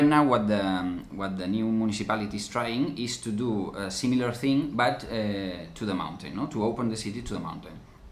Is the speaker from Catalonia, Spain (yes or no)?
yes; Barcelona, Catalonia, Spain; English is a second language; I am from Barcelona and Anna is from Finland. And we have a studio in Barcelona since around 2000, more or less.